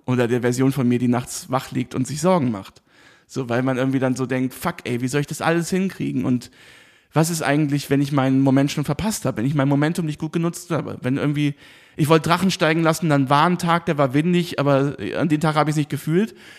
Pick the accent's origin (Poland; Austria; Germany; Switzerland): Germany; Rhineland; ich habe das oft in meiner Heimat, sage ich jetzt mal, im Rheinland bemerkt